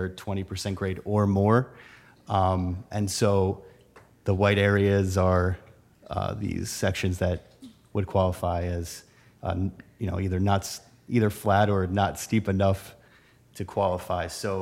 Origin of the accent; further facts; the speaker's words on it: Toms River, New Jersey, United States; now in Hershey, United States; I am not from Hershey. I'm from Toms River, New Jersey.